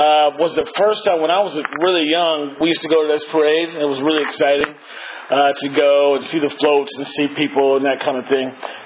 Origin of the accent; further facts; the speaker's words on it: Portland, Oregon, United States; I was pretty nervous growing up in Portland. The further you got away from Portland, the more dangerous it was for me.